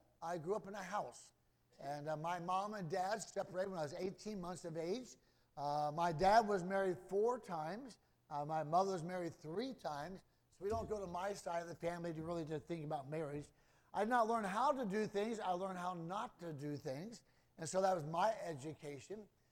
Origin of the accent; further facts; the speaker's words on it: Ohio, United States; also born or lived in Minnesota; And so I'm from Ohio. I went up to Minnesota to play football after high school.